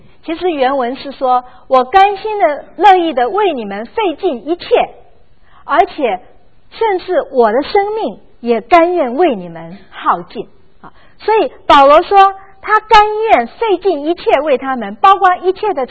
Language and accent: Chinese; China; 我想这一种的观念，在我们特别我们中国人，我相信我们中国人的父母都很能够了解，儿女不该为父母积财，父母应该为儿女积财。